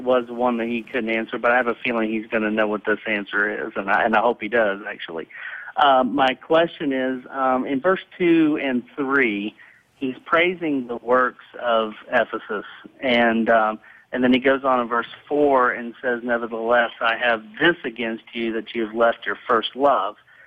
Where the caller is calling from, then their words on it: Collegedale, Tennessee, United States; I'm calling from Collegedale, Tennessee.